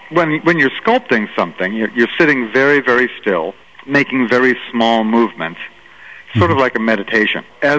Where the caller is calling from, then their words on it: Canada; Well, I'm calling from Canada, the Canadian Rockies.